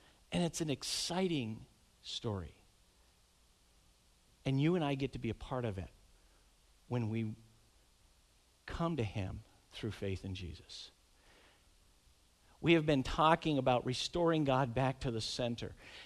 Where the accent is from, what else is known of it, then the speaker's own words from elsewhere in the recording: Greenfield, Massachusetts, United States; Growing up in Greenfield, Mass., just 10 minutes north of that village